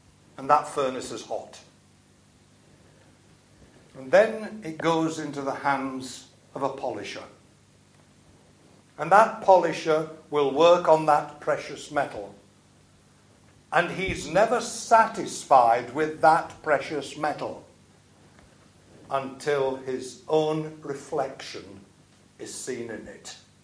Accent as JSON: {"language": "English", "town": "Barnsley", "region": "Yorkshire and the Humber", "country": "United Kingdom", "tie": "born or raised there", "said": "I worked in a family jeweller's in my hometown of Barnsley."}